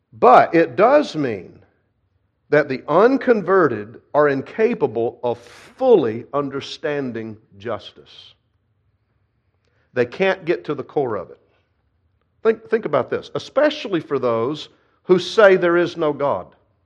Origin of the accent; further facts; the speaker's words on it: the South, United States; So should I automatically believe the worst and think you're putting me down as a Southerner?